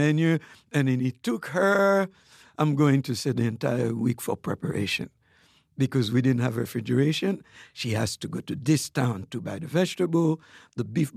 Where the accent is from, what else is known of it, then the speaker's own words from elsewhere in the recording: Haiti; now in United States; So that's the kind of life that I grew up in Haiti.